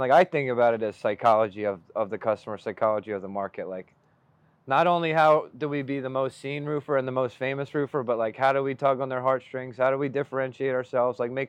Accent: Philadelphia, Pennsylvania, United States; moved away as an adult; now in Florida, United States; It's crazy because I'm from Philly where actually used to get cold, but I've been in Florida 8 years now, so I can't.

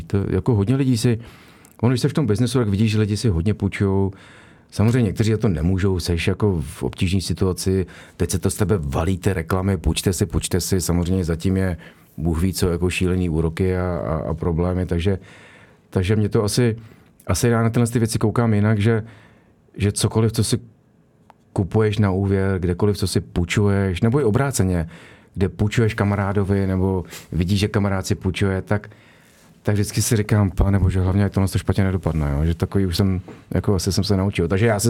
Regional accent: Prague, Czechia; že by jim vadilo, že jsme z Prahy a nejsme z Frankfurtu

